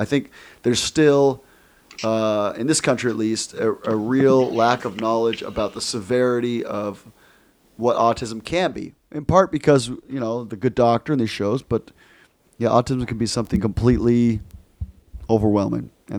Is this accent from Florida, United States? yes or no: no; Boston, Massachusetts, United States; I'm from Boston originally.